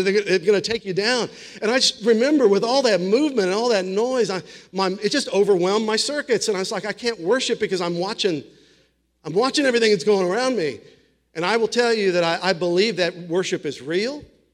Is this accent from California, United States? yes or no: no; Springfield, Missouri, United States; And I grew up in Springfield, Missouri, going to a lot of Pentecostal charismatic services.